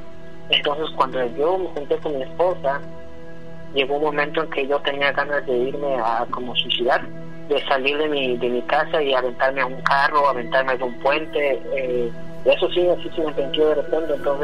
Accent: Veracruz, Mexico; porque yo soy de Veracruz, originario de Veracruz, y ahí se vive, que vive todo eso, la brujería y todo eso

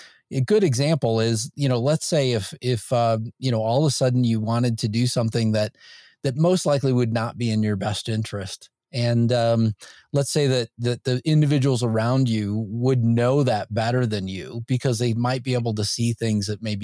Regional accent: Indiana, United States; I grew up in Indiana, Northwest Indiana

